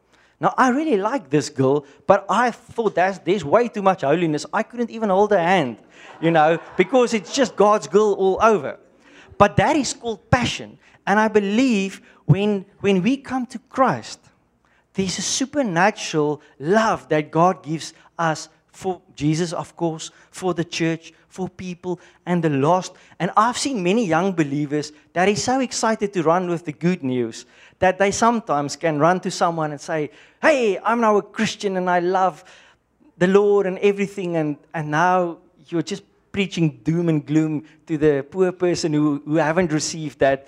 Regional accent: Western Cape, South Africa; I grew up in the Western Cape. Maybe the rains come in June or July, we won't know.

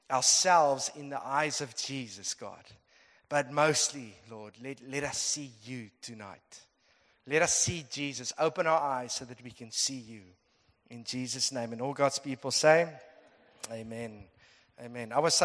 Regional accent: Rondebosch, Western Cape, South Africa; Juliet says I must say that I'm from Rondebosch. So I'm not too far.

